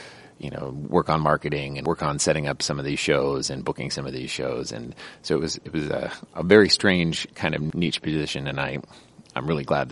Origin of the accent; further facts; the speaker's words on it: Iowa, United States; Well, we've kind of lived all over. I grew up in Iowa, in Eastern Iowa.